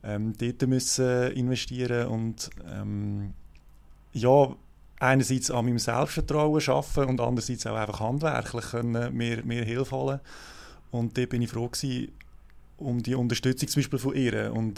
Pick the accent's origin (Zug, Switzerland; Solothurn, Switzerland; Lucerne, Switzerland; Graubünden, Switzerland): Lucerne, Switzerland; aufgewachsen in der Agglomeration von Luzern und ich bin mittlerweile Mitte 30